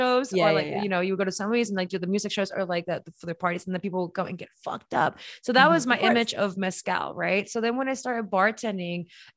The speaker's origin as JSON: {"language": "English", "town": "Mexicali", "region": "Baja California", "country": "Mexico", "tie": "born or raised there", "said": "growing up in Mexicali"}